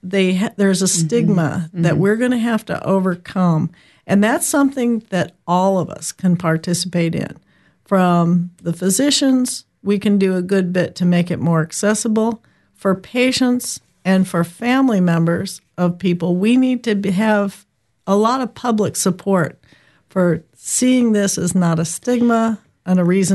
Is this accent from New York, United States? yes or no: no; New Mexico, United States; the hunters that I run into and talk to in my home state of New Mexico.